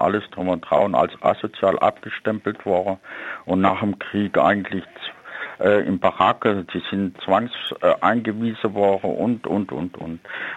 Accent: Germany; Wir sind Deutsche, wir sind in diesem Land geboren und unsere Tradition geht weit, weit, weit zurück.

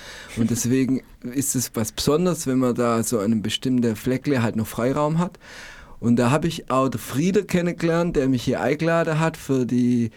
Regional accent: Stuttgart, Baden-Württemberg, Germany; ich komme aus Stuttgart, wie man hören tut.

